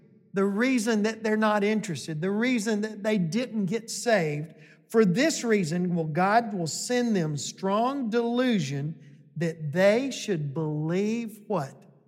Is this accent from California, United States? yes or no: no; Alabama, United States; Well, we're from Alabama. I can survive in the woods. I can hunt and fish.